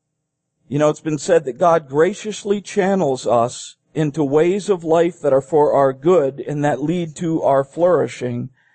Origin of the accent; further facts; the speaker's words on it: Philippines; Where I grew up in the Philippine Islands, we played basketball all the time.